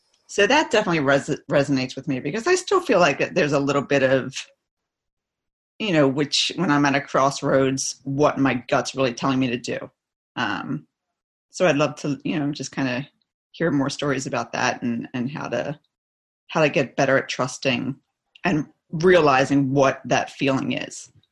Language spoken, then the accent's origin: English; Norristown, Pennsylvania, United States; I am from the Philadelphia area, Norristown to be exact, in Pennsylvania.